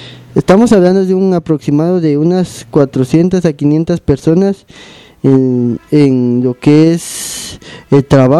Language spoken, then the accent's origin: Spanish; Guatemala; mostrarles nuestra solidaridad como hermanos guatemaltecos que somos.